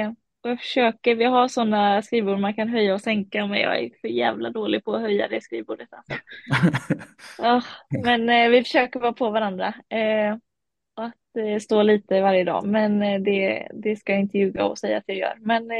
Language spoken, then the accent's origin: Swedish; Varberg, Halland County, Sweden; Ja, min familj är från Kumla, men jag är född och uppvuxen i Varberg.